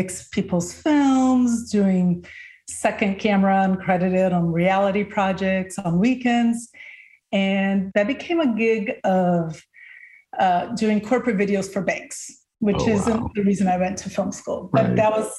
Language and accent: English; Brazil; English is a second language; now in United States; I came to the US from Brazil and didn't know any English.